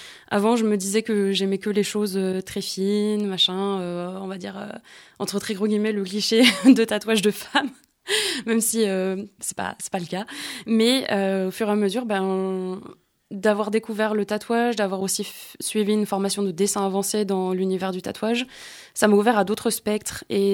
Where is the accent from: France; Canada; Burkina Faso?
France; Meaux, Île-de-France; là d'où je viens, donc dans le 77, à Meaux.